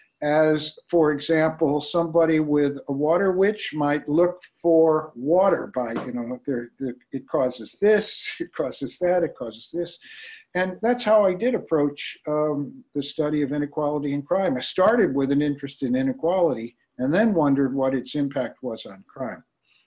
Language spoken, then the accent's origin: English; St. Louis, Missouri, United States; No, I grew up in St. Louis.